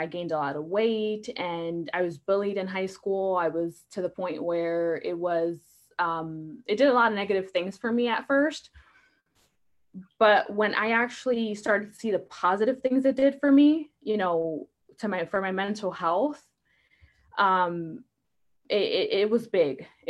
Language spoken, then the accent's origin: English; New Jersey, United States; Basically, I came from New Jersey, and I have bipolar disorder